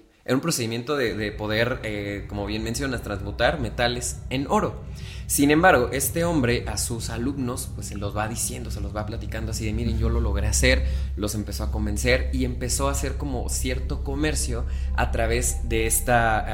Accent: Mexico; ustedes saben que yo soy bien mexicano.

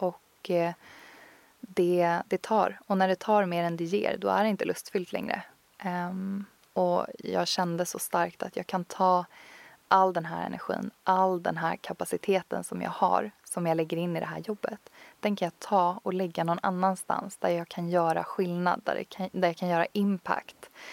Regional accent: Stockholm, Stockholm County, Sweden; also born or lived in Copenhagen; jag bodde själv i Köpenhamn också så var det nästan bara jobbet. Mina vänner och familj var kvar hemma i Stockholm.

